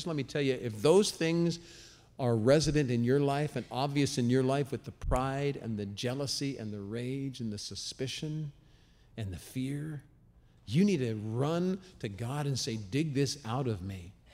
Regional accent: Ireland; Well, because I'm Irish.

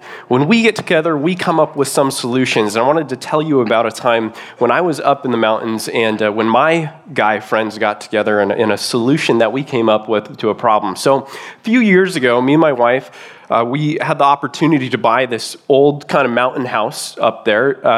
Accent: Lake Arrowhead, California, United States; I was born and raised up in Lake Arrowhead, up in the mountains, Big Bear area. You guys familiar with that, right?

